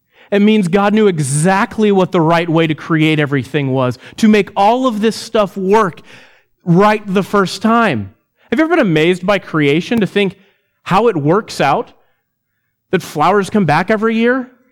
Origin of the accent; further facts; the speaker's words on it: Texas, United States; I'm a Texan and I love Texas, but man, North Texas was flat.